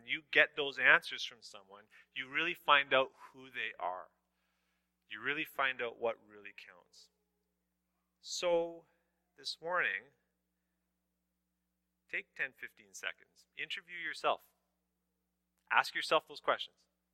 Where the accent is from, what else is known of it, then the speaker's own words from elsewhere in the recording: Canada; I'm Canadian.